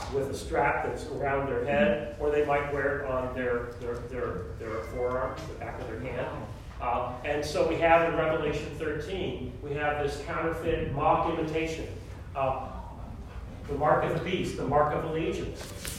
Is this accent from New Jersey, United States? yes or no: yes; Jackson Township, New Jersey, United States; I grew up in New Jersey, Jackson Township, which is a little bit north of Lakehurst, or Lakewood, New Jersey